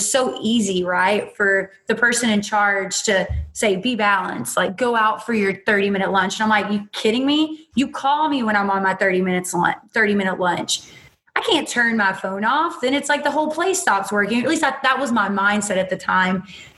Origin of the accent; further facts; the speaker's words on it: Kentucky, United States; from Kentucky that comes from a family of four kids. I grew up in the middle of nowhere mountains.